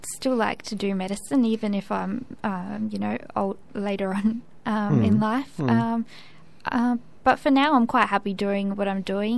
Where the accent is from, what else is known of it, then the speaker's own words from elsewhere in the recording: South Australia, Australia; born there; So I was born in South Australia. My dad was born in Italy and my mum was born in Argentina.